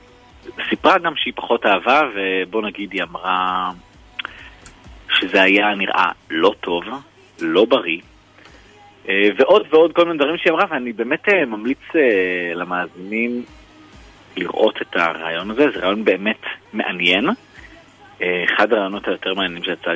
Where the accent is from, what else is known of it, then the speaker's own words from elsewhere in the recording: Haifa, Haifa District, Israel; גדלתי בחיפה, אני יודע איך זה.